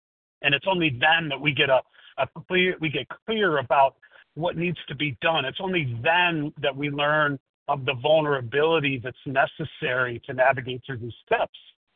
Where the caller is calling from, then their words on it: Chicago, Illinois, United States; No, I'm in Chicago.